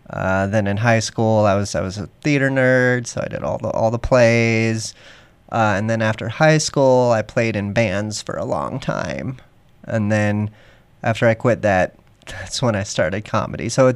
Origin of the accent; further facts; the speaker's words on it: Denver, Colorado, United States; Yep. Born and raised right here in Denver, Colorado. Never left. Try as I might, I'm still here.